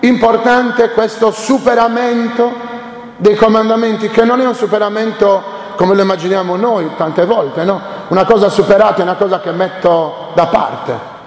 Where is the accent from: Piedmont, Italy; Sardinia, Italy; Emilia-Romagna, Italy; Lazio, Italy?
Sardinia, Italy; Noi siamo sardi, abbiamo dietro di noi una certa cultura, un certo tipo di cultura.